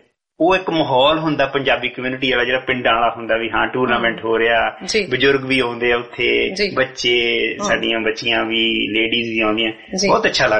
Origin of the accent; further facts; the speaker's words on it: Folriwali, Punjab, India; ਮੇਰਾ ਪਿੰਡ ਫੋਲੜੀ ਵਾਲੀ ਬਿਲਕੁਲ ਸੰਸਾਰਪੁਰ ਦੇ ਨਾਲ ਹੀ ਆ